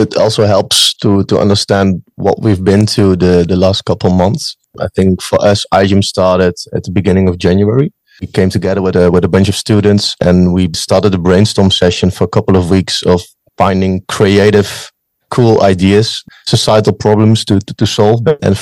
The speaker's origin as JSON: {"language": "English", "country": "Netherlands", "said": "I'm from the Netherlands. I'm basically in my last year of my master's now. I also did my bachelor here in Wageningen, so I've been in this town for 6 years now"}